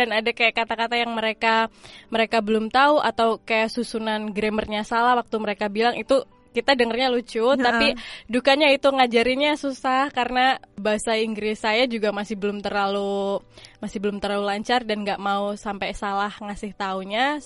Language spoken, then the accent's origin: Indonesian; Kroya, Central Java, Indonesia; moved away as an adult; also born or lived in Yogyakarta; now in Jakarta, Indonesia; dari dulu tinggal di sana. Ke Jogja cuma untuk kuliah, terus ke Jakarta karena dulu suami kerja buat salah satu koran di Jakarta, terus pindah ke Jakarta dan pindah ke sini.